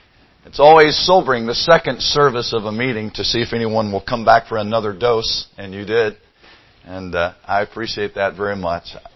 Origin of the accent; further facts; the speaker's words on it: Dothan, Alabama, United States; I grew up in South Alabama in a little town called Dothan. It's when I was growing up there, primarily an agricultural region. It's big peanut country.